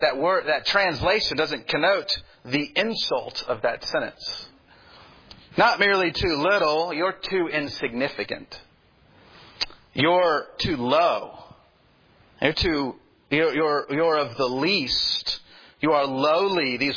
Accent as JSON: {"language": "English", "town": "Durham", "region": "North Carolina", "country": "United States", "said": "I know growing up, I'm from Durham, North Carolina, and when I would travel and I would tell people I'm from Durham, they would say, \"Oh yeah, Raleigh, Durham.\""}